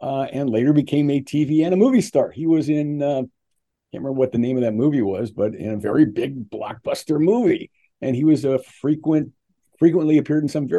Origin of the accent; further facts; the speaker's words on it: Ohio, United States; moved away as an adult; And since I was from Ohio, my family had moved to LA when I graduated from high school.